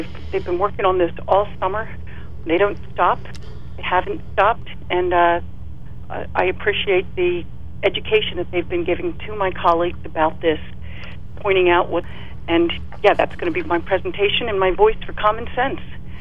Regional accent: Pennsylvania, United States; I hail from Bucks County

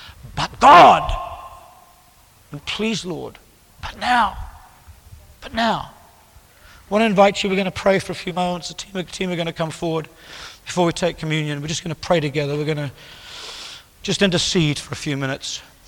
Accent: England, United Kingdom; now in Washington, United States; And I speak unashamedly as an Englishman in D.C., because this is my home and this is my country.

